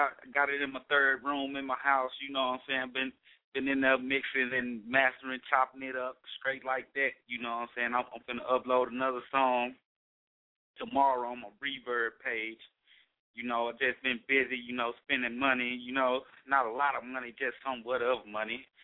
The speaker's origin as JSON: {"language": "English", "town": "Monroe", "region": "Louisiana", "country": "United States", "said": "I'm from Monroe, Louisiana. Area code 318, where it's all great, you know."}